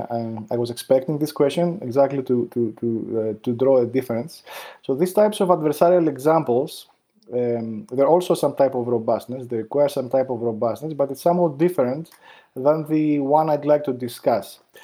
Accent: Greece; moved away as an adult; now in United States; I grew up in Greece. This is where I did my undergrad. I moved to Columbia University for grad school.

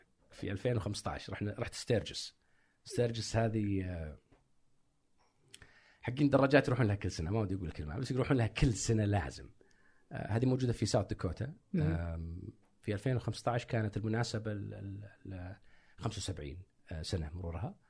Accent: Saudi Arabia; كسعودي كعربي كشخص جاي راكب دباب وقاطع الولايات هذه كلها

